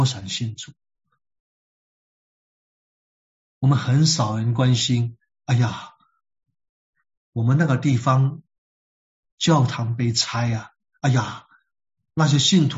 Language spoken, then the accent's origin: Chinese; China; now in Canada; 虽然我们在加拿大，我上次讲过了，我们是加拿大人，因为我们宣誓加入加拿大，但是我们的民族、我们的同胞还是中国